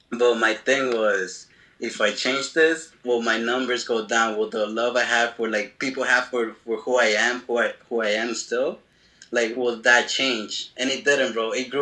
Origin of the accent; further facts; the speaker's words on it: Quito, Pichincha, Ecuador; now in Newark, United States; I'm from Newark. Well, nationality, Ecuadorian, bro.